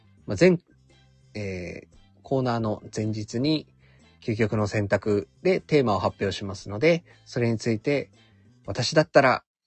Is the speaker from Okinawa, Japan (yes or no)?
yes; Okinawa, Japan; 我々は、まあ、ウチナーンチュですので。